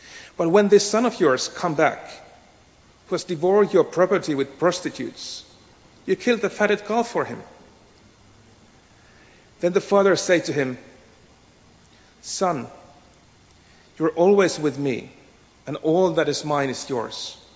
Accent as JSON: {"language": "English", "country": "Finland", "lives_now": "Oman", "said": "But we are originally from Finland, and so they are now back in Finland, much norther in the globe"}